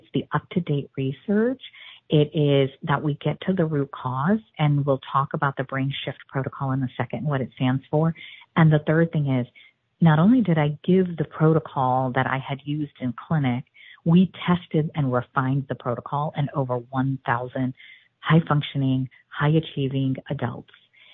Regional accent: Illinois, United States; Let's not talk about access to rural America, like where I grew up in Illinois.

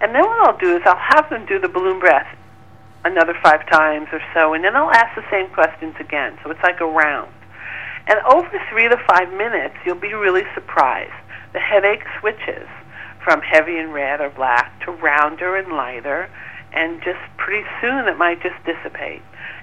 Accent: New York, United States; when I mentioned I'm from New York, I walk down the street, I get a bad or a good feeling.

